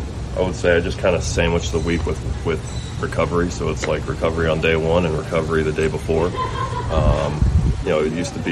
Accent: the South, United States; You know, obviously I grew up in the South, so the Braves were a big, you know, team on TV all the time.

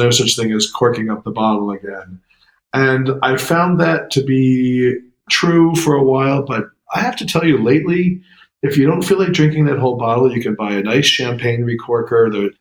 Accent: New York, United States; I'm a New Yorker, so just give me a really good bagel with some cream cheese and some lox

